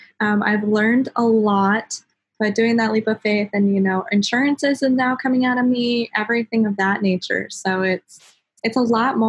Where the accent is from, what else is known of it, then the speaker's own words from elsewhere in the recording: South Dakota, United States; also born or lived in Minnesota; because I am from South Dakota, but I went to college in Minnesota, and then I now live in North Carolina.